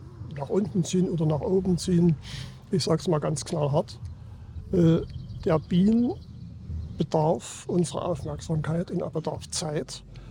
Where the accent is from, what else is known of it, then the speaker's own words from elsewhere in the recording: Saxony, Germany; Ich komme aus dem Erzgebirge.